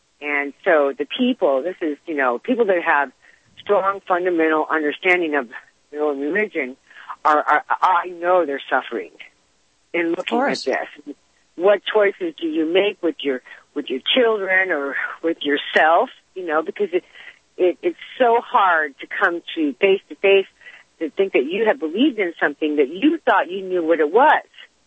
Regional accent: United States; As an American, I thought I would never have to live under religious law.

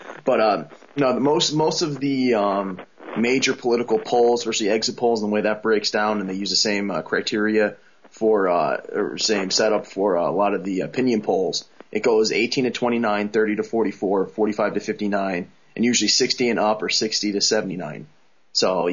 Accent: Pennsylvania, United States; I'm from Northeast Pennsylvania, and I don't know if you're familiar with this area, but every town is a college town.

